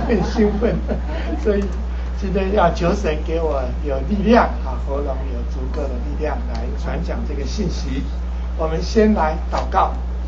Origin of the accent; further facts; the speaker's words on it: China; 我们中国人最喜欢当官啊